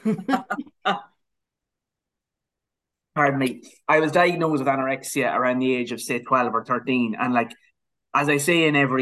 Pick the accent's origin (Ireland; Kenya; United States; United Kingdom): Ireland; Cavan, Ulster; I'm from Cavan. We're not as good, like, we try our best.